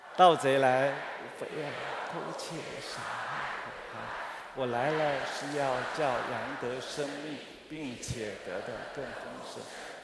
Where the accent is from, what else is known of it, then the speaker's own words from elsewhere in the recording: Taiwan; 我们台湾人说虎年不要生小孩，对不对？